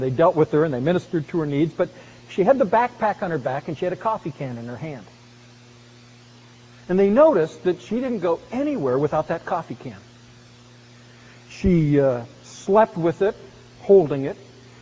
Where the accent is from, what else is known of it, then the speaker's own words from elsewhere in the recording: Canada; But even as a Canadian coming to that wall when I was there, it was an enormously moving experience.